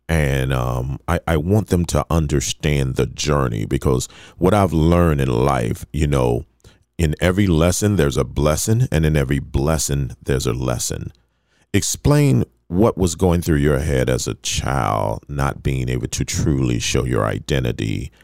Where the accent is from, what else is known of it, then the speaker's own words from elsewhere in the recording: Fort Lauderdale, Florida, United States; back in the days, I grew up in Fort Lauderdale.